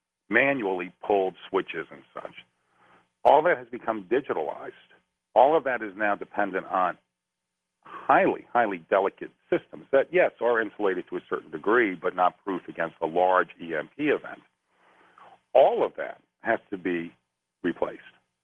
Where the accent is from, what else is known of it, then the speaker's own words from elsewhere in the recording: New Jersey, United States; When I was a kid growing up in Jersey